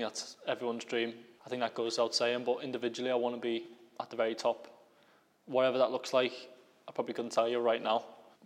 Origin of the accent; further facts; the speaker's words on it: Liverpool, North West England, United Kingdom; As a kid growing up in Liverpool, you just go to the gym with your mates and box.